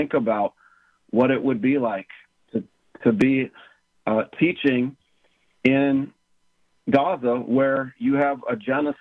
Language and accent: English; Seattle, Washington, United States; using bombs made by Boeing that is in my hometown of Seattle, right?